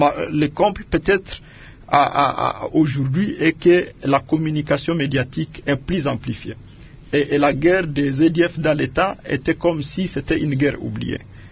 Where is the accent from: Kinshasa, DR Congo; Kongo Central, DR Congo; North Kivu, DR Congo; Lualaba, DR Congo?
North Kivu, DR Congo; Beni; born there; Et moi, je suis de Beni. Je suis né à Beni. J'ai déjà été élu deux fois en territoire de Beni.